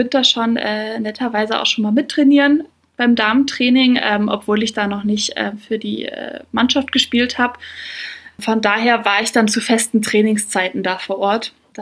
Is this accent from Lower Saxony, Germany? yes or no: yes; Lower Saxony, Germany; now in Munich, Germany; ich komme ja auch nicht aus Bayern, sondern auch selber aus Niedersachsen.